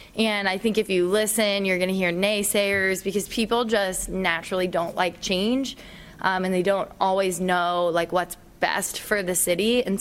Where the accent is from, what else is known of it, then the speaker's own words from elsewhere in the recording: Reynoldsburg, Ohio, United States; just being both a business owner and growing up in Reynoldsburg